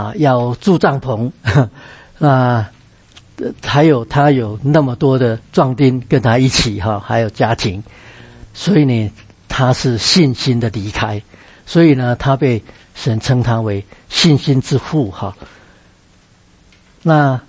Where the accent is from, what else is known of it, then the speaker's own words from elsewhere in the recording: Taiwan; 我是从台湾来的了哈。那我太太枫林也是台湾来的，那家里也都是从小在长老会教会长大